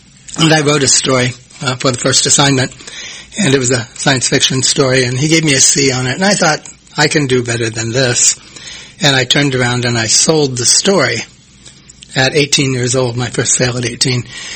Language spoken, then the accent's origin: English; North Kansas City, Missouri, United States; I grew up in North Kansas City in an area called Avondale over there, and went down to the library